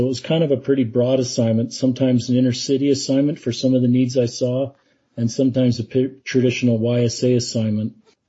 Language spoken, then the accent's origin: English; Salt Lake City, Utah, United States; I grew up in Salt Lake City. Went to a school in Salt Lake City, and we met at BYU.